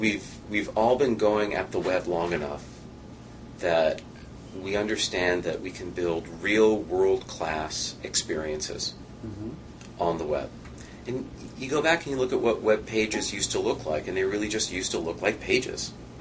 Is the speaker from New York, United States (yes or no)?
yes; New York, United States; I grew up in New York. And it's great, because when you say New York, well, do you mean New York City?